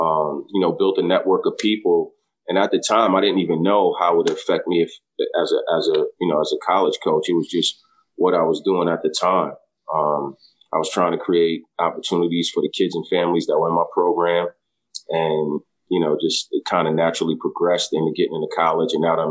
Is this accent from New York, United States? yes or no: yes; New York City, New York, United States; Yeah, born and raised in New York City.